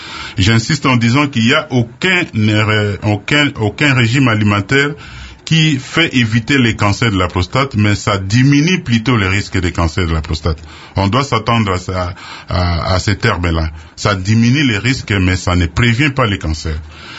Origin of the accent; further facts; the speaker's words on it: DR Congo; chez nous, en République démocratique du Congo, en Afrique centrale en général